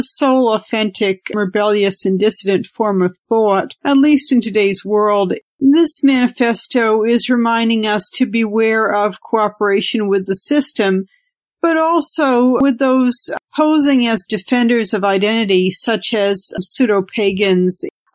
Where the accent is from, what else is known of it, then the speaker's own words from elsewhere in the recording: United States; as an American, it can be rather odd